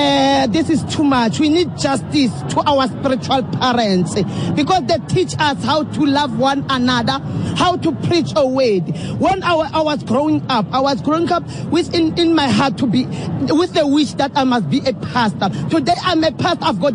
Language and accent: English; Bushbuckridge, Mpumalanga, South Africa; I'm coming from Bushbuck Ridge.